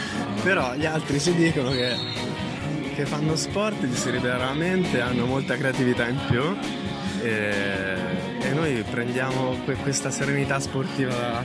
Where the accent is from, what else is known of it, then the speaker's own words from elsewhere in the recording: Arezzo, Tuscany, Italy; noi siamo di Arezzo